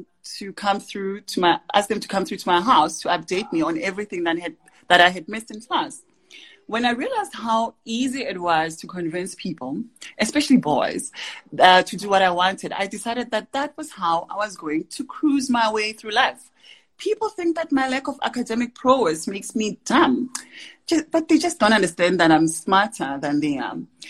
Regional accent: Tembisa, Gauteng, South Africa; I reflect back on myself as a young black girl living in the township. I grew up in Tembisa in the East Rand

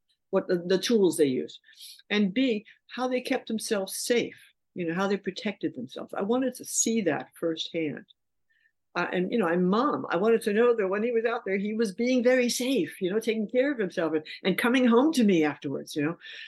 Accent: New York City, New York, United States; Because I grew up in New York City.

